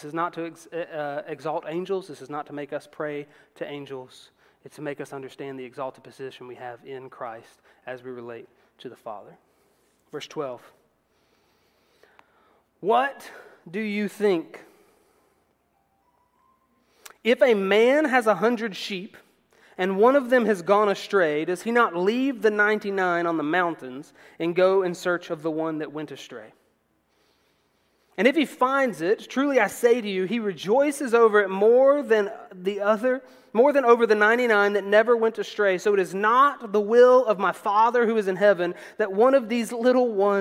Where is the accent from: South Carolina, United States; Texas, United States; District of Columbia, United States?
South Carolina, United States; I grew up in Edgefield County.